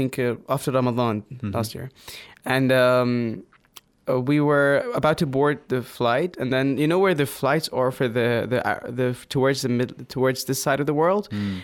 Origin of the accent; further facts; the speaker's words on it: Guyana; Yeah, I am from Guyana, actually.